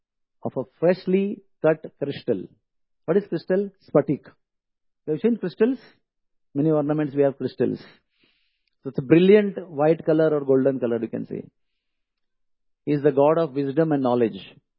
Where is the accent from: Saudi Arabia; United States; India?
India; Udupi, Karnataka; Four temples in Karnataka, near my hometown, Udupi.